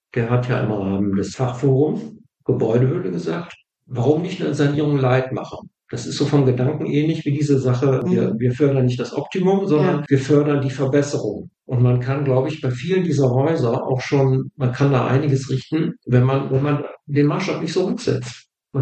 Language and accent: German; North Rhine-Westphalia, Germany; ich wurde ja als Sauerländer geoutet. Ja, ich komme aus einer Ecke, die hat Industrie, ein kleines Städtchen, das aber Industrie hat, und wo sich dann ab den 50er Jahren diese Neubausiedlung entwickelt haben.